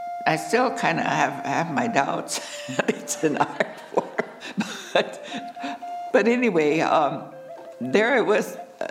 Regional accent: North Dakota, United States; born there; I was born in rural Sioux County on my grandfather … land, and I was born on October 14th, 1930. But I still own the land where I was born

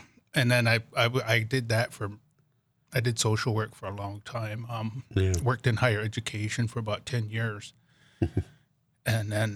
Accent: New Town, North Dakota, United States; also born or lived in Denver, United States; Well, I'm originally from North Dakota here. I grew up on the Fort Berthold Indian Reservation in partial North Dakota and Newtown, North Dakota. Pretty much lived there all of my life till I got old enough to leave, and then I spent some time down in Denver, Colorado

